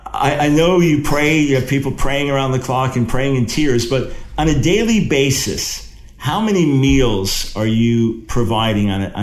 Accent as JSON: {"language": "English", "country": "United States", "lives_now": "Rotterdam, Netherlands", "said": "well, I'm in Rotterdam, Holland right now, but as an American, I'll say here in America"}